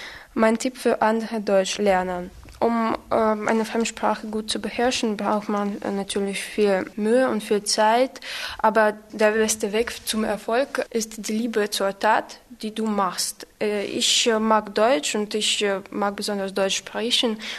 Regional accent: Gomel, Gomel Region, Belarus; German is a second language; ich komme aus Belarus, aus einer kleinen Stadt Gomel.

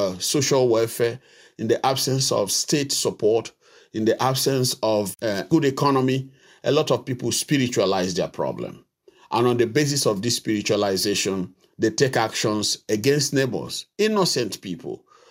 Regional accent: Mbaise, Imo, Nigeria; I'm from Mbise in southeastern Nigeria.

